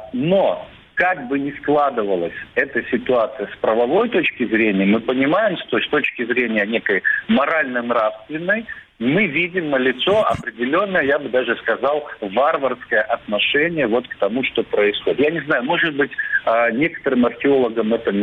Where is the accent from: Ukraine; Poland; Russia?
Ukraine; Crimea; мы, как коренные жители Крыма